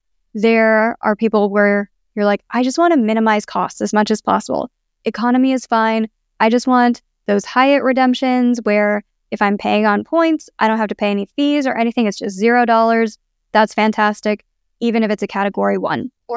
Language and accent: English; Blue Springs, Missouri, United States; now in Las Vegas, United States; I am currently at home in Las Vegas. Where am I from? I'm from Blue Springs, Missouri. I'm Filipina.